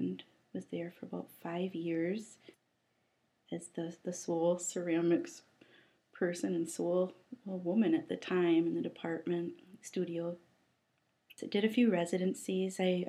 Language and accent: English; Twin Cities, Minnesota, United States; also born or lived in Carleton College; I grew up in the Twin Cities area, went to Carleton College.